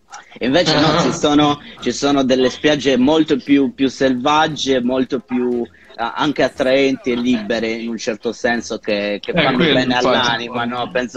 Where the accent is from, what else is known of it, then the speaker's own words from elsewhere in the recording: Sardinia, Italy; now in Rome, Italy; Io sono sardo e lavoro per Unica Radio di Cagliari, però io in questo momento vivo, in questo periodo vivo a Roma